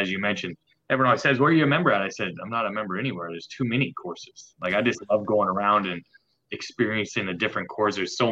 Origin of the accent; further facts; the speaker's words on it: Canada; Being Canadian, I did grow up on a lake